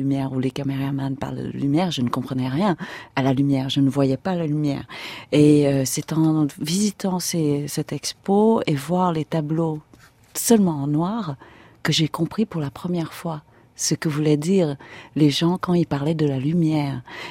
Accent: South, Vietnam; Je viens du Sud, donc je parle à la maison avec l'accent du Sud. Mais j'ai eu la chance de retourner au Vietnam travailler dans le Nord.

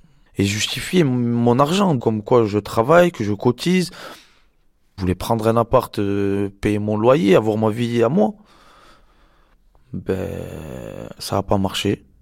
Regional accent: Marseille, Provence-Alpes-Côte d'Azur, France; J'ai 29 ans, je suis de Marseille, du 3e arrondissement.

